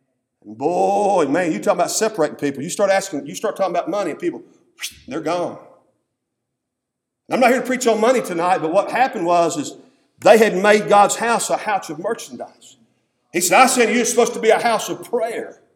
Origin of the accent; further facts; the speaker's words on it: Princeton, United States; I remember when I was a kid, I grew up in Princeton.